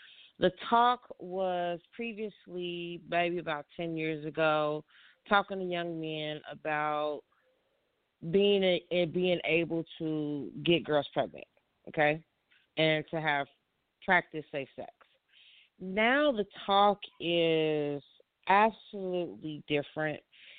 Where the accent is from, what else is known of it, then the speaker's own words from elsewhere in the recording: Chicago, Illinois, United States; So, you all know I'm from Chicago, and I made a trip to check on my mom and my mother-in-law and my family that lives in Chicago and the surrounding areas.